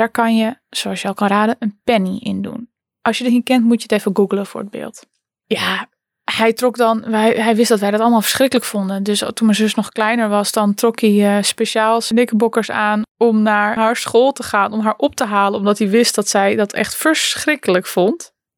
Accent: Friesland, Netherlands; Ik ben opgegroeid in Friesland.

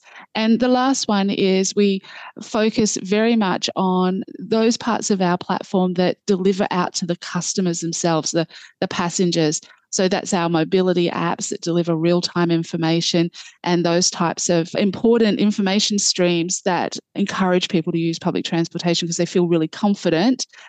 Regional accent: Western Australia, Australia; I'm from Western Australia. That's the biggest part of our economy.

